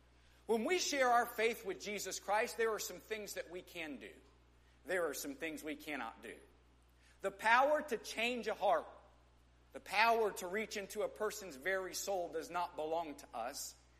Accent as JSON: {"language": "English", "town": "Midland", "region": "Texas", "country": "United States", "tie": "born or raised there", "said": "Now, I grew up in West Texas. Do I have any other West Texans in the room today? Praise the Lord for all you folks. I grew up in Midland, Texas."}